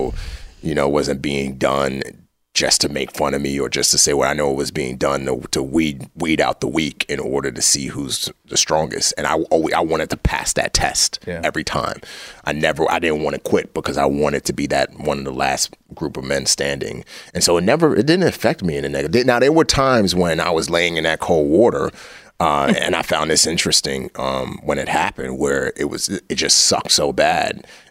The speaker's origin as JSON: {"language": "English", "town": "New York City", "region": "New York", "country": "United States", "tie": "born or raised there", "said": "the mind games I could take growing up in the Bronx, that prepared me for that."}